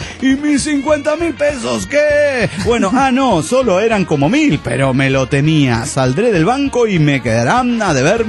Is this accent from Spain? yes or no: no; Chihuahua, Mexico; de Chihuahua, México.